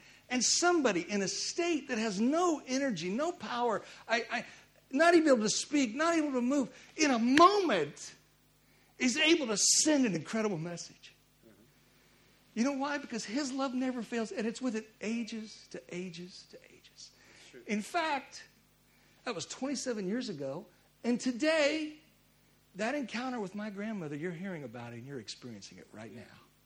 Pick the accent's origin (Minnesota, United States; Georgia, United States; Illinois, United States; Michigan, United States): Illinois, United States; I mean, I grew up near Chicago, but if somebody came by and said, hey, I'm from Kansas City, I don't care who they are, man, I connect with them